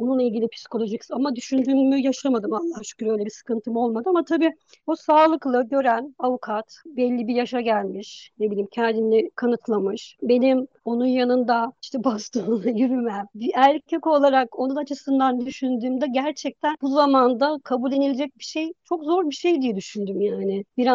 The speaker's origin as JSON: {"language": "Turkish", "region": "Istanbul", "country": "Turkey", "tie": "born there", "said": "Ailem uzakta benim, İstanbul'da değil. Ben İstanbul'da doğdum biliyorum ama sonra onlar memlekete gittiler, terk ettiler. Yani memlekete döndüler."}